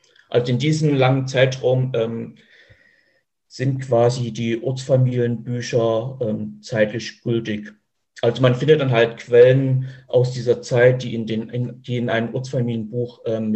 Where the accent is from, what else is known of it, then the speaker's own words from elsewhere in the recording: Radebeul, Saxony, Germany; born there; Also geboren bin ich 1983 in Radebeul, das liegt in Sachsen